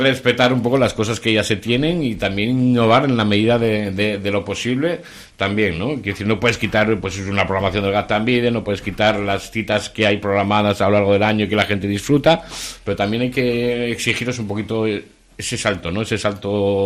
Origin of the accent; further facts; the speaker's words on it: Tudela, Navarre, Spain; Tudela tiene que ser un referente de la cultura de la Ribera, ¿no? Yo creo que, bueno, somos la capital de la Ribera